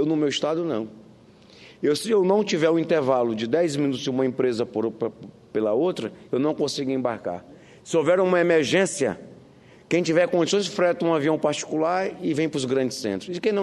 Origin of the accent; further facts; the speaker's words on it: Brazil; somos brasileiros que pagamos nossos impostos